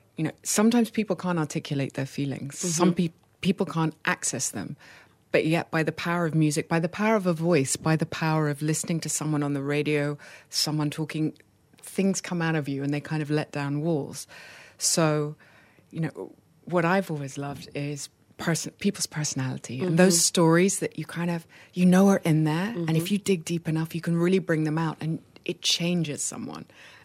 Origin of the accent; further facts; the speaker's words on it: London, United Kingdom; born there; so I'm half English, half Portuguese, and I'm sure you can guess which is which. I was born in London.